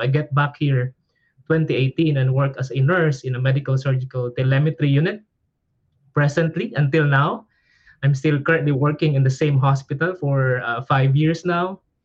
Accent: Beaumont, Texas, United States; I'm from Beaumont, Texas. It's about an hour and a half Houston.

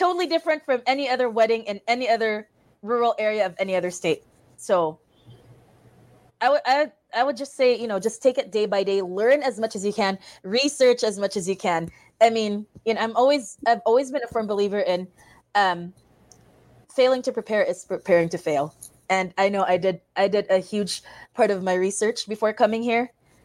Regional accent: Philippines; now in Valley City, United States; I'm a nurse. I'm a Filipino nurse coming to Valley City.

